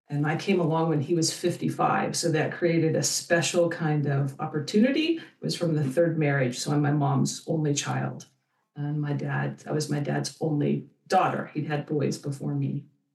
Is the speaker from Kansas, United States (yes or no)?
yes; Kansas, United States; I grew up in Western Kansas in the middle of nowhere.